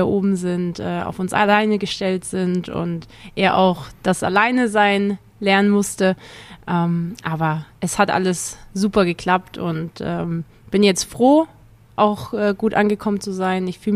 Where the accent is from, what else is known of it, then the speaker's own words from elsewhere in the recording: Neckarsulm, Baden-Württemberg, Germany; Ich bin aber in Obereisesheim aufgewachsen, also das ist ein Stadtteil von Neckarsulm. Kleines Dorf